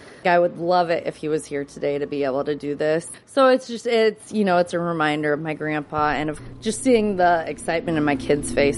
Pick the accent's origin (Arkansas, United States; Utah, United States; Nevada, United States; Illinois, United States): Nevada, United States; Okay. I'm from Nevada.